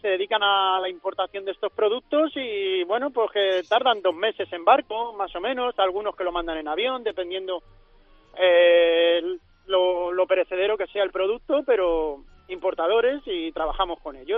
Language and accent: Spanish; Madrid, Community of Madrid, Spain; yo que soy de Madrid